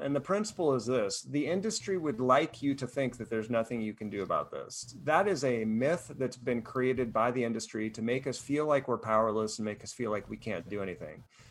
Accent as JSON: {"language": "English", "town": "Golden", "region": "Colorado", "country": "United States", "tie": "born or raised there", "said": "I grew up in Golden, Colorado, and the dinner theater was in across Denver, right?"}